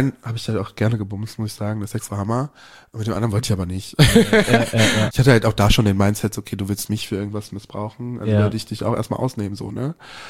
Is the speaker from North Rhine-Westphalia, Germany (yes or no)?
yes; Cologne, North Rhine-Westphalia, Germany; now in Berlin, Germany; ich komme aus Köln und ich bin aus dieser Stadt geflohen vor diesen ganzen Lästereien